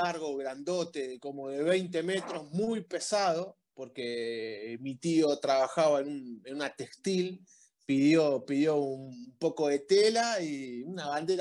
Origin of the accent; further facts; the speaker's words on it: Florencio Varela, Buenos Aires Province, Argentina; born there; Yo nací en Florencio Varela, que es la ciudad natal de Defensa y Justicia.